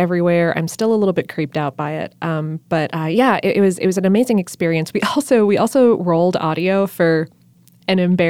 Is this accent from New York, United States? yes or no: no; Ohio, United States; also born or lived in South Florida; And I'm from Ohio and South Florida, so I can't say Louisville quite correctly. There's an extra syllable of vowel in there.